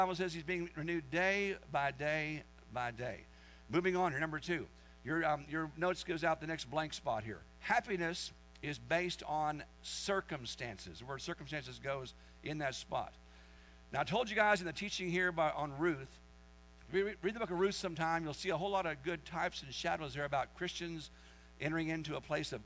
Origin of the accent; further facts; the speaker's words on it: Vietnam; I come from Vietnam, where there's mines and bombs and machine guns and people getting raped, and I got a corrupt government there.